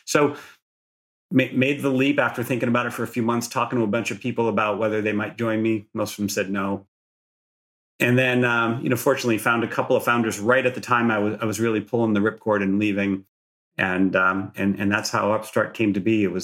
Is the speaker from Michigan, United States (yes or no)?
no; Massachusetts, United States; now in California, United States; I'm an East Coast native. I grew up outside Boston, but came out to California in the, 1993, pre-Netscape, as I like to say.